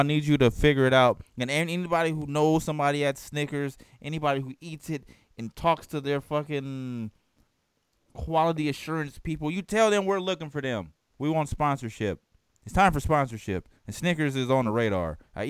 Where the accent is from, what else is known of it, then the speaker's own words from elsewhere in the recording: Oakland, California, United States; And in the bad neighborhoods are usually more spread out as opposed to like growing up in Oakland.